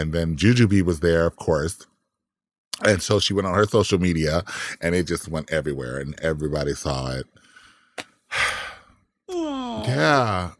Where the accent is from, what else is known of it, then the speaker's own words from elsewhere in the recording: Compton, California, United States; You know I'm from Compton, right? You do know that.